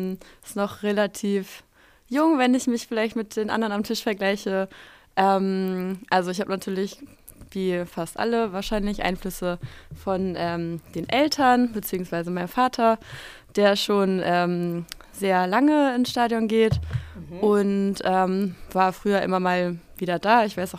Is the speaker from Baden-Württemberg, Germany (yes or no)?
no; Farmsen, Hamburg, Germany; Ja, weil da komme ich halt aus der Ecke her.